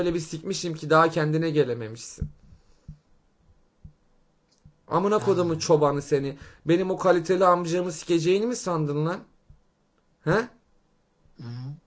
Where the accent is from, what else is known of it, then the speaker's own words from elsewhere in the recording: Tarsus, Mersin, Turkey; Ben Mersinliyim.